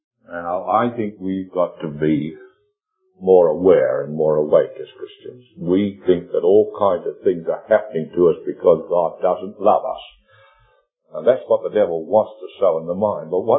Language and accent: English; New Zealand; instead of saying, as so often they said, as New Zealanders do, that I came from New Zealand